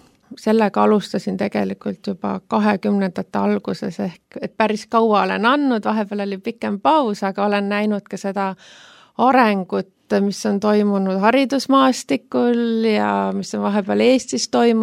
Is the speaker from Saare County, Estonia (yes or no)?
yes; Saare County, Estonia; Ja muidu ma olen pärit Saaremaalt